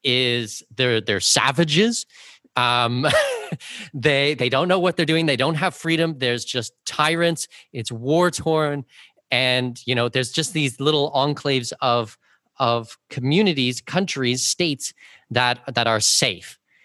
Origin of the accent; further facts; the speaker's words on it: Canada; a lot of people, when they grow up, like I'm from Canada, certainly in Canada